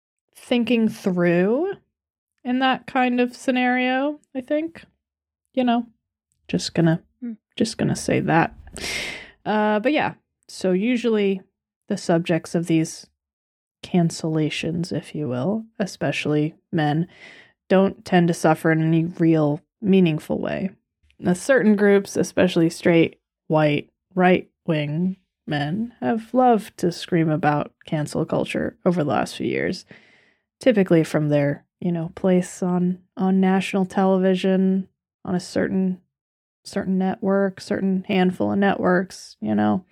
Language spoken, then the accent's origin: English; United States; You say that as if me, an American, would actually know about the Constitution and its amendments.